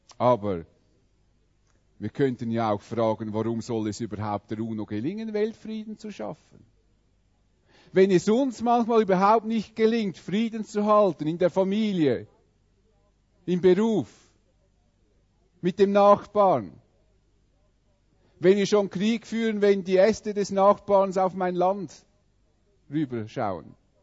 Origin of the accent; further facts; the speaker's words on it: Switzerland; Wir geben in der Schweiz Milliarden für unsere Armee aus und wir finden das offenbar als Schweizer zum großen Teil wichtig